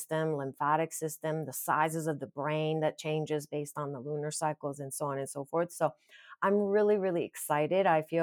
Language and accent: English; Japan; So growing up in Japan with the Shinto background, we will celebrate the lunar